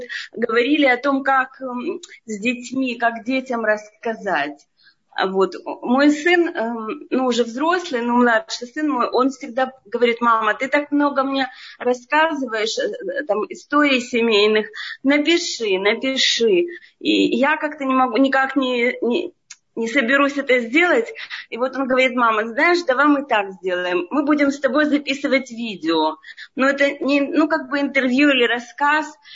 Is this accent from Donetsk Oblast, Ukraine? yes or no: no; Kyiv, Ukraine; moved away; И в 90-м году мы уехали из Киева.